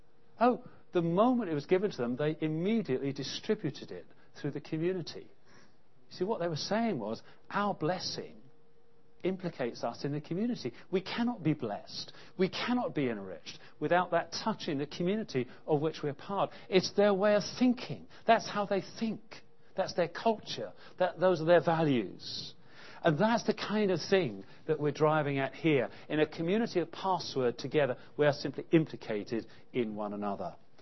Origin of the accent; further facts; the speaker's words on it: United Kingdom; Because we are British, we are implicated in that which has been suffered